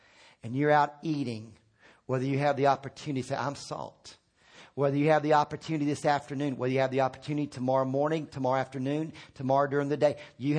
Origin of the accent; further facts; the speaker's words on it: Northern US, United States; I grew up in the North. I didn't grow up in the South.